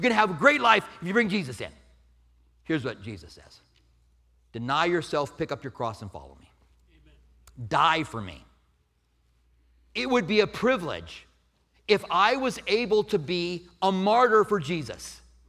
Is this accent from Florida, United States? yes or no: no; Clinton, Iowa, United States; The world thinks we're from Podunk, Clinton, Iowa, which I am from there.